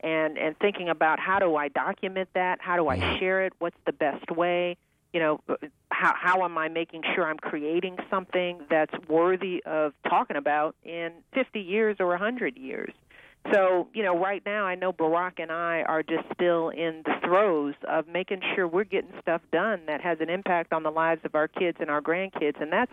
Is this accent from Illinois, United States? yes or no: yes; Chicago, Illinois, United States; We're going to be in Chicago, my hometown, and we're going to be in Mississippi.